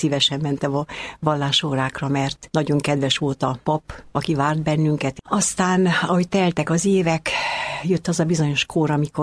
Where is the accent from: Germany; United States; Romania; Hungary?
Romania; Székelyudvarhely, Harghita; moved away as an adult; Székelyudvarhelyen születtem 49-ben. Ott töltöttem a gyermekkoromat, ott töltöttem az iskolai éveimet, majd 67-ben egyetemre kerültem Bukarestbe.